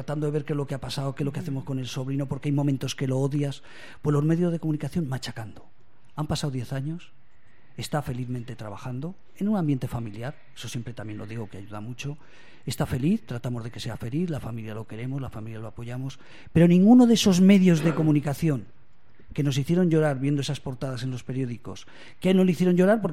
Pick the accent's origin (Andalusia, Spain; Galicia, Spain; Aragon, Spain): Aragon, Spain; Caspe; morcilla la traigo de Caspe, de mi pueblo, que son las fiestas.